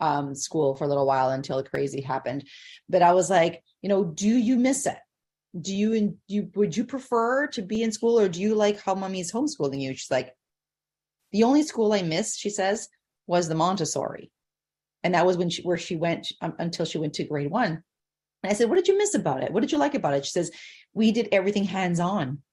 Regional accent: Toronto, Ontario, Canada; I'm from Toronto, and a lot of our community came from Portugal

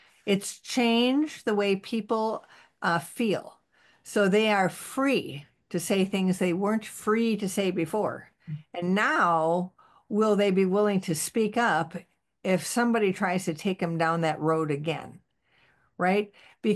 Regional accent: United States; But as an American, I kind of think, we should take back the canal.

